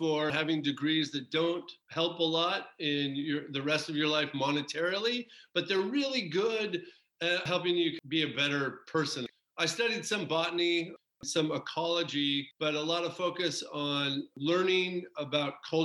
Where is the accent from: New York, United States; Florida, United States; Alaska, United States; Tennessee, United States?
Alaska, United States; There's the curious thing growing up in Alaska before cell phones and cable television that we were Americans, but I had no idea really what that meant.